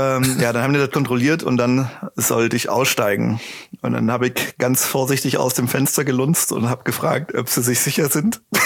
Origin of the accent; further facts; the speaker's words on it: Switzerland; ich komme aus der Schweiz und ich will nach Deutschland.